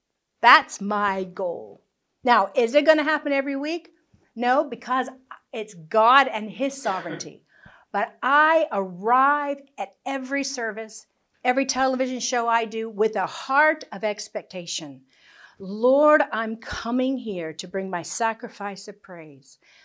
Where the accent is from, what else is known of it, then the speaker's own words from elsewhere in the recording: United States; now in United Kingdom; I'm from America, but I live in Scotland